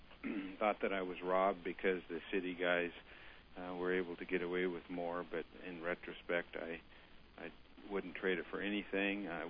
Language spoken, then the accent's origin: English; North Bend, Oregon, United States; also born or lived in Seattle; I was born on August 3rd, 1948, at the Marine Hospital in Seattle, Washington. My father was in the Coast Guard at sea, and both my brother and I were born there. Shortly after, we moved to Oregon. My dad worked on a dam, and then we moved down to North Bend, Oregon